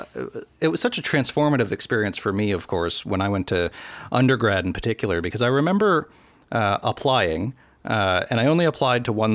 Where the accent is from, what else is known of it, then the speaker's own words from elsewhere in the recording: Cape Breton, Nova Scotia, Canada; I'm from Cape Breton, Nova Scotia.